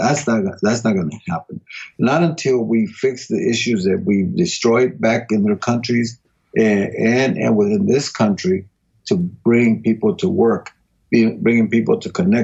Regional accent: Texas, United States; also born or lived in Mississippi; And then I was raised in Texas

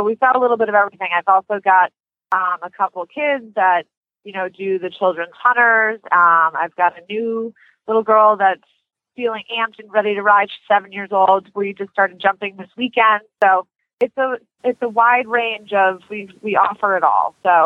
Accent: East Coast, United States; now in Chicago, United States; being in Chicago, I like I said, I came from the East Coast, so I don't get to see all my friends all the time.

